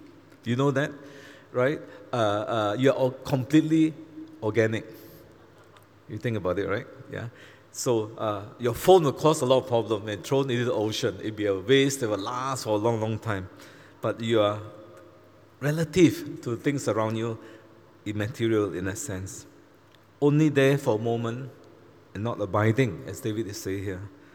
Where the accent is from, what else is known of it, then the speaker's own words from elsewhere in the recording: Malaysia; I grew up in Malaysia. And right from young, I knew that I was not a Bumiputra. Bumiputra means son of the earth. I'm not. I'm a second-class citizen.